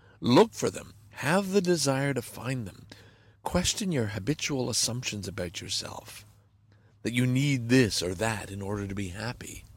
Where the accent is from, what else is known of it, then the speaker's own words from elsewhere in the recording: Lachine, Quebec, Canada; we had a gang in Lachine, right? Okay, that's my sort of my hometown.